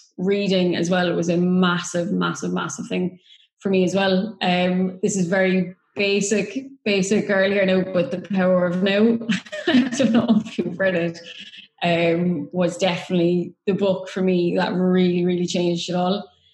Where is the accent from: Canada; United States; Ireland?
Ireland; Cork, Munster; I am from Katie's hometown, Cork, in Ireland.